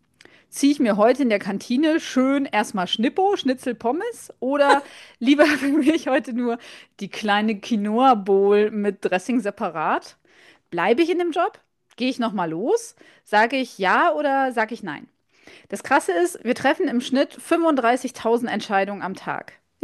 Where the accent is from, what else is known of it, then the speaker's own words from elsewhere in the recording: West Germany, Germany; Ja, ich bin im Westen groß geworden, ich kenne das.